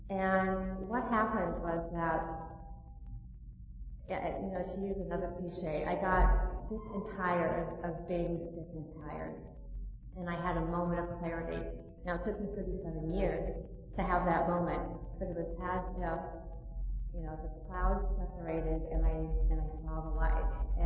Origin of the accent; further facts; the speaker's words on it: Iowa, United States; I grew up in Iowa, a very small town in Iowa